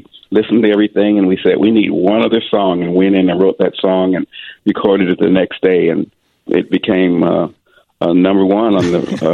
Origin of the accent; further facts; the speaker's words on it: Denver, Colorado, United States; because I'm from Denver, Colorado